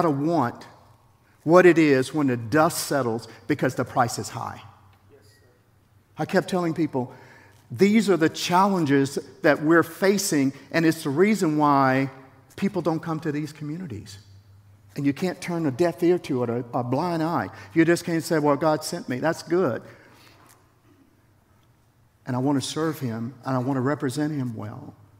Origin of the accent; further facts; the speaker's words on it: Southern United States, United States; I experienced that in the South. I grew up in the South.